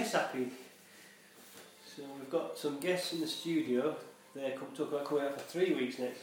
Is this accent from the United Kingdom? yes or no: yes; Huddersfield, Yorkshire and the Humber, United Kingdom; I'm from Huddersfield